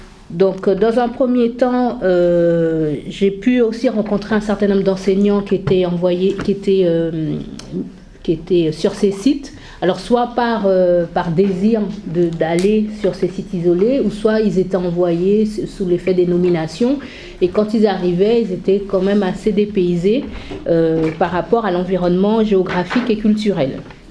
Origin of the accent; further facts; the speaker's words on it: French Guiana, France; je suis guyanaise, que je vis en Guyane.